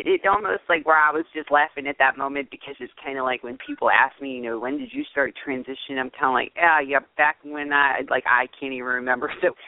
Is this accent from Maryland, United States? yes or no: yes; Baltimore, Maryland, United States; And I was from Baltimore County. I was from Baltimore City